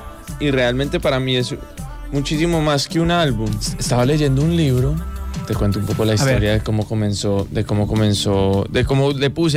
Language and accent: Spanish; Colombia; Claro, es que imagínate, soy de Colombia y en mi familia toman café todo el día sin azúcar ni nada